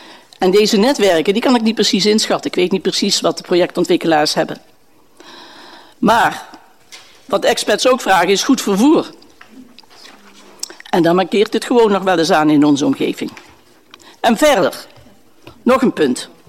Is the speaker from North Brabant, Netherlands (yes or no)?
yes; Eindhoven, North Brabant, Netherlands; Zelf ben ik geboren en getogen in Eindhoven. Vlakbij de TU ben ik geboren en ik heb de ontwikkeling mee mogen maken.